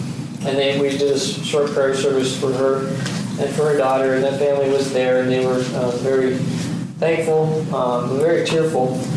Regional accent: Fremont, California, United States; In my hometown of Fremont, California, they closed the schools because they had never seen rain like that before, ever.

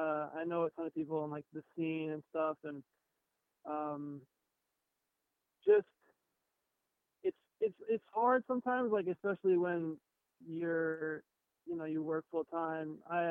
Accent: New York, United States; We're from Long Island, which is we're about an hour outside of the city.

